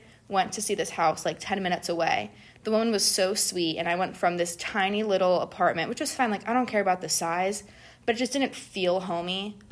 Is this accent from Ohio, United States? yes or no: yes; Cleveland, Ohio, United States; I'm from Cleveland, Ohio.